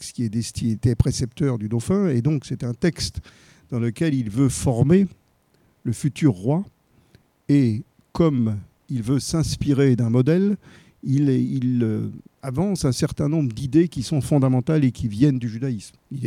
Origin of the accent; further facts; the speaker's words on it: France; J'ai été élevé en France